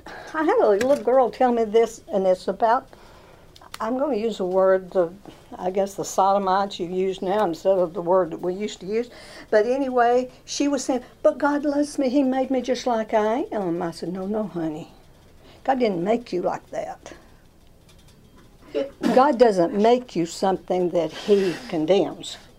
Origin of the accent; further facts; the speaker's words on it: Alabama, United States; When I grew up down in Alabama, I grew up in a little coal mining town.